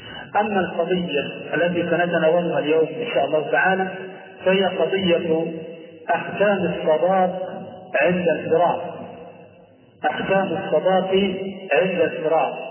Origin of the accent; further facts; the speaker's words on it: Egypt; الصحيح أن التجهيز الشرعي للوضع عندنا في مصر أن المهر هو ما يسمى بالقائمة.